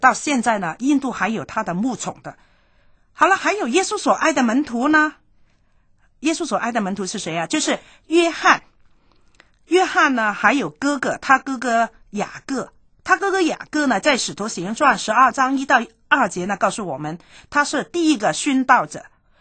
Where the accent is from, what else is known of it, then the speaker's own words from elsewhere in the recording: China; 但是对我们中国人来说呢，这个可能不是太大